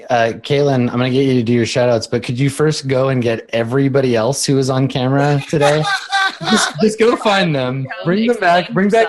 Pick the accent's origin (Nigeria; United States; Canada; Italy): Canada; speaking as a Canadian, getting kicked out of a Tim Hortons is a hard fucking thing to do.